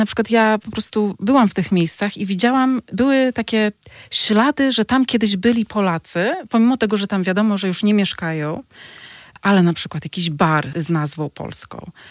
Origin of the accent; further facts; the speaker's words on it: Chicago, Illinois, United States; jako dziecko mieszkające w Chicago, marzące o tym, żeby mieszkać w Polsce albo być w Polsce